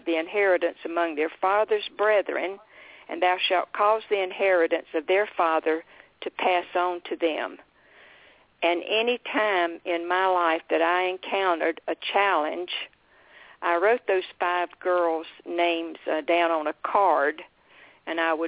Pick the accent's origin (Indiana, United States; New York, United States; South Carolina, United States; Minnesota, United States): South Carolina, United States; Florence; I'm from Florence, South Carolina. I was saved at Emmanuel Baptist Church there, 11 years old, on Father's Day.